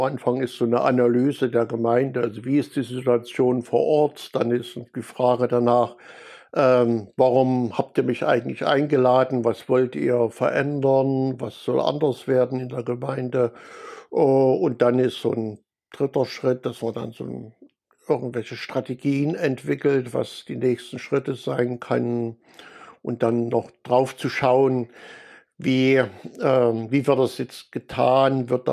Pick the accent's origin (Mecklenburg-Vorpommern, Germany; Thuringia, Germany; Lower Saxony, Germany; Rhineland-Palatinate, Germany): Thuringia, Germany; Erfurt; ich komme aus Erfurt.